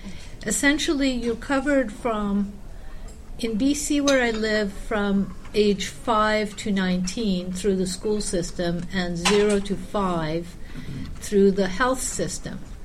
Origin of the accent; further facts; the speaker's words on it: Turkey; now in Canada; I grew up in Turkey, but that was a long time ago.